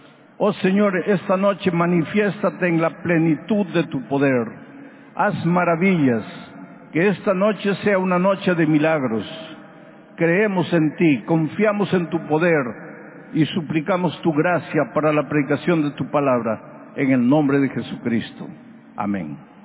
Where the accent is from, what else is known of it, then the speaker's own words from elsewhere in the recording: Peru; moved away; volver al Perú es una experiencia renovadora para mí.